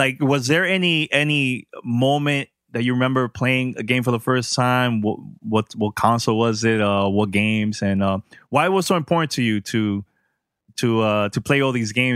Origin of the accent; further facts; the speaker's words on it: New York, United States; now in Miami, United States; when I'm originally from New York. Now I'm here in Miami